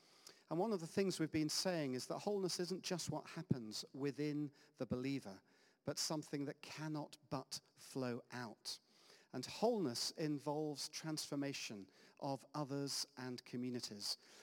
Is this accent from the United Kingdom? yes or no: yes; England, United Kingdom; we're English and we've got a poverty of applause in that sense